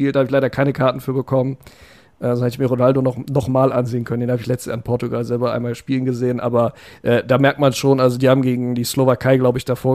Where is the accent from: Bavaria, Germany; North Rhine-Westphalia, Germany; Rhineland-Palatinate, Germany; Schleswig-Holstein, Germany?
North Rhine-Westphalia, Germany; Bielefeld; also born or lived in Krefeld; Also ich bin in Krefeld geboren, bin aber die ersten 6 Jahre in Bielefeld aufgewachsen